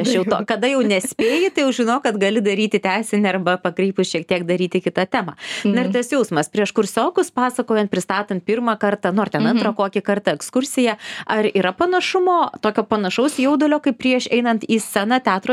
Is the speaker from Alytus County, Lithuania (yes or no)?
no; Vilnius, Vilnius County, Lithuania; ir aš pati esu iš Antakalnį